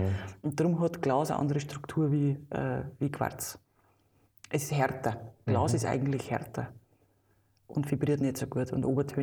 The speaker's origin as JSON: {"language": "German", "town": "Schliersee", "region": "Bavaria", "country": "Germany", "tie": "born or raised there", "said": "und war dann in meinem Heimatort in Schliersee halt in der Wirtschaft drin"}